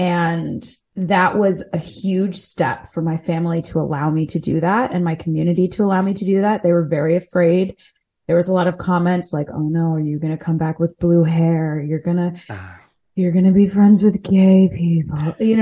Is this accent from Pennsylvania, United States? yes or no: no; Delaware, United States; I grew up in Delaware. He grew up in Jersey.